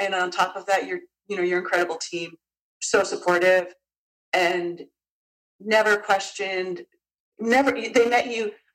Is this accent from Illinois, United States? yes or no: no; New Canaan, Connecticut, United States; from New Canaan, Connecticut.